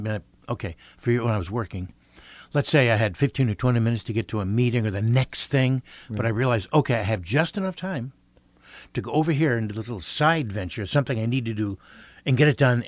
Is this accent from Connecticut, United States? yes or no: no; New York, United States; Let me tell you, and I'm from New York, never in my life have I seen such a breadth of humanity.